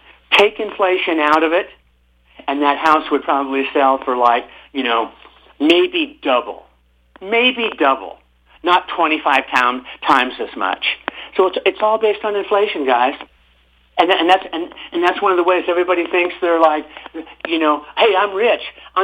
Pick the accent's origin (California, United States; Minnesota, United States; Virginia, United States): California, United States; Encinitas; I could have come home to my hometown of Encinitas, which is right on the beach